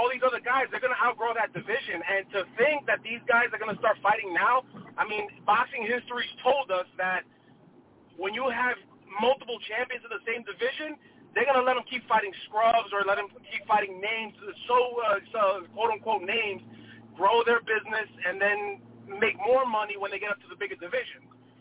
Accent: Queens, New York, United States; also born or lived in Bronx; I'm from Queens, baby. Let's go.

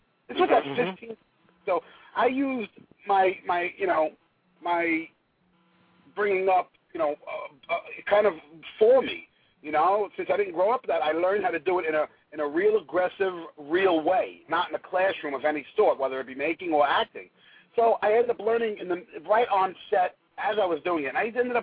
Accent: Bronx, New York, United States; Growing up in the Bronx, you just, you know, you find your way through life, you know.

